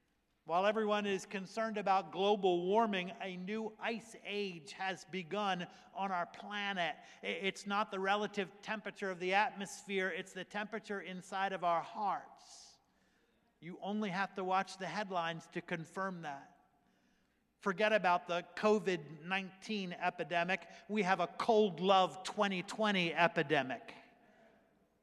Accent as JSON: {"language": "English", "town": "Philadelphia", "region": "Pennsylvania", "country": "United States", "tie": "born or raised there", "also_born_or_lived": "Missouri", "lives_now": "Connecticut, United States", "said": "I was born and raised in Philadelphia."}